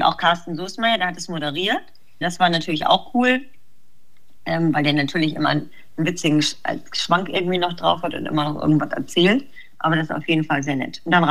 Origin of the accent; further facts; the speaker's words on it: Hamburg, Germany; Also jetzt als Hamburger Dian